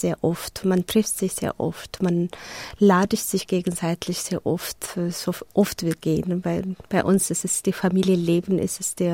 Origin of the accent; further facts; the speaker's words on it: Addis Ababa, Ethiopia; German is a second language; also born or lived in Eastern Ethiopia; Ich bin im Ostäthiopien geboren und bis, wo ich 8. Klasse gekommen bin, die erste Hauptschule. Und dann ist es der Krieg zwischen Äthiopien und Somalia ausgebrochen, müssen wir die ganze Familie oder die ganze Stadt fliehen. Und dann sind wir nach Addis gekommen